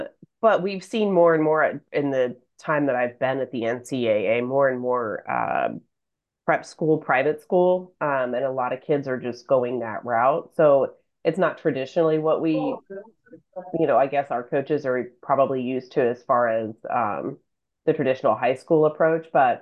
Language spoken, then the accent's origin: English; Louisville, Kentucky, United States; Yeah, I'm from Louisville, so